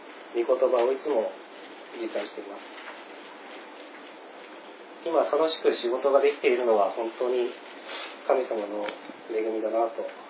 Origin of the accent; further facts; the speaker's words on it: Fuchu, Tokyo, Japan; born there; 僕は、府中で生まれまして、父親が牧師をしておりまして